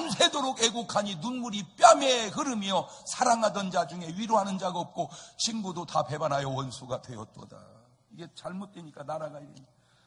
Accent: South Korea; 내가 대한민국 사람으로 태어났다는 사실이

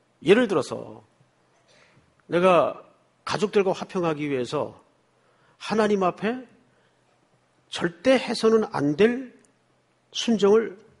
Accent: Yeongju, North Gyeongsang, South Korea; 고향이 어딥니까? 경북 영주인데요.

